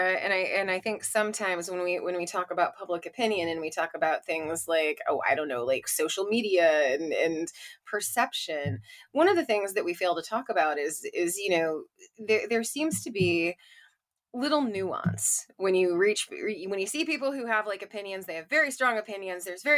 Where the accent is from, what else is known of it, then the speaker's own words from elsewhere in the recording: St. Louis, Missouri, United States; so I'm originally from St. Louis.